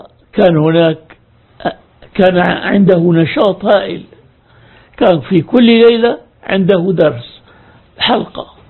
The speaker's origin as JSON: {"language": "Arabic", "town": "Damascus", "region": "Damascus Governorate", "country": "Syria", "tie": "born or raised there", "said": "أنا نشأت في مدينة دمشق في حي الميدان، وهذا الحي مشهور بتدين أهله والتزامهم بأحكام الإسلام."}